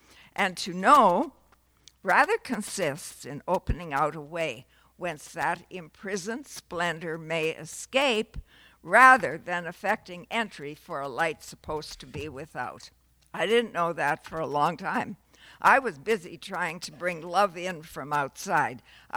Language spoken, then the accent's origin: English; Toronto, Ontario, Canada; I'm from Toronto, Canada. I bring you greetings from our country